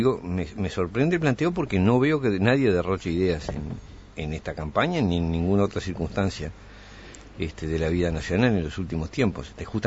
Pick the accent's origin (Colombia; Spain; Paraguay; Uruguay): Uruguay; esto lo digo como uruguayo